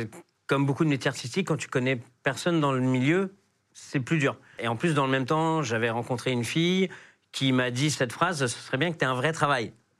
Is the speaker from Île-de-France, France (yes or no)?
yes; Aubervilliers, Île-de-France, France; born there; moi, en plus, je viens du 93. Donc je suis né vraiment à Aubervilliers, La Courneuve, tout ça.